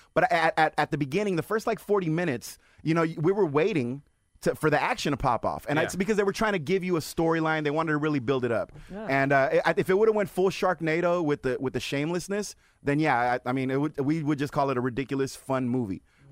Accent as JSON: {"language": "English", "town": "San Leandro", "region": "California", "country": "United States", "tie": "born or raised there", "said": "I would love for you guys to come out to my my hometown of San Leandro"}